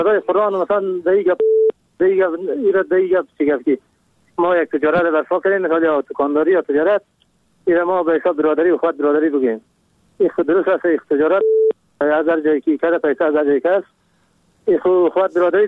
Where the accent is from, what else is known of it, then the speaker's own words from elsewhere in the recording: Kabul, Afghanistan; از کابل هستم.